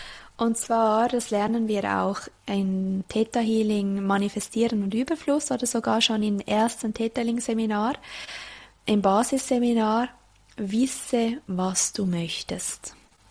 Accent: Zurich, Switzerland; hier in Kriessen, also hier im Rheintal in St. Gallen, Kanton St. Gallen, und ich bin aufgewachsen im Kanton Zürich und arbeitete da in Zürich am Stadelhofen

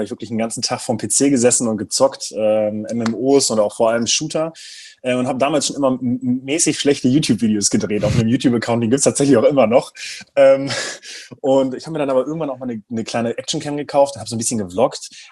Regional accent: Braunschweig, Lower Saxony, Germany; aus Braunschweig, aus meiner Heimatstadt

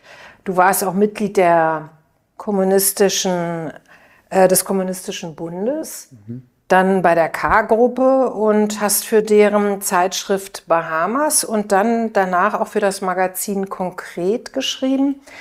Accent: Berlin, Germany; ich bin ja hier in Berlin aufgewachsen, als Jüdin in einer nicht-jüdischen Umwelt.

